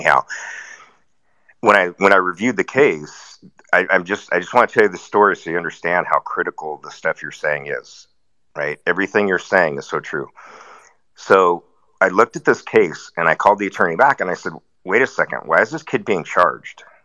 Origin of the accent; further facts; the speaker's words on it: Seattle, Washington, United States; I grew up in Seattle when it was great, safe, clean, great state to live in.